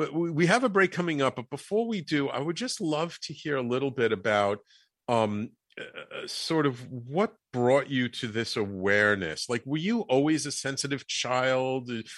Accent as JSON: {"language": "English", "town": "New York City", "region": "New York", "country": "United States", "tie": "born or raised there"}